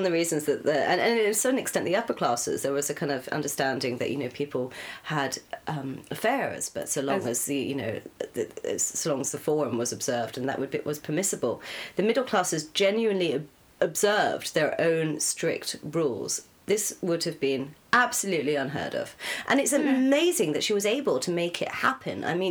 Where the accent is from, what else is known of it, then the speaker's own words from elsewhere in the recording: Scotland, United Kingdom; it's embarrassing that I'm Scottish and I'm reading all of her in I can't do anything resembling an accent.